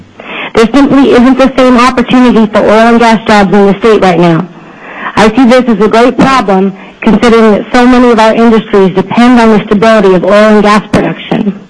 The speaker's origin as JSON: {"language": "English", "town": "Juneau", "region": "Alaska", "country": "United States", "tie": "born or raised there", "moved": "as an adult", "said": "I was born and raised in Juneau, Alaska."}